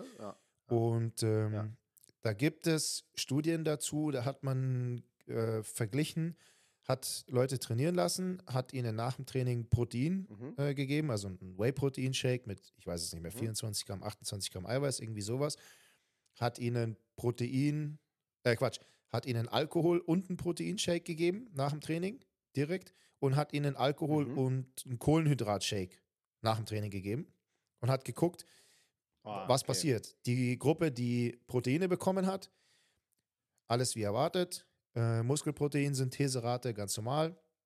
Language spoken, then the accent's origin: German; Munich, Bavaria, Germany; Einmal zum Oktoberfest als Münchner, das geht nicht anders